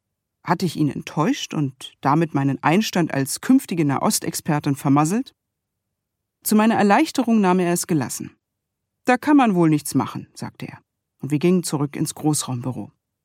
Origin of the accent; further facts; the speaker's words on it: East Berlin, Berlin, Germany; born there; Mit 33 Jahren war ich die jüngste Moderatorin der Tagesthemen und als gebürtige Ostberlinerin die erste aus den neuen Bundesländern.